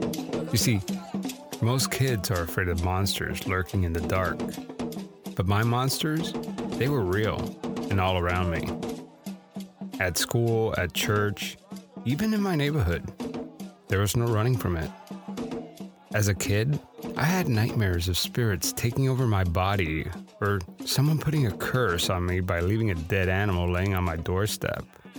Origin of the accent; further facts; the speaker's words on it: Miami, Florida, United States; I grew up Roman Catholic in Miami, Florida, where it seemed like everyone around me practiced Santeria.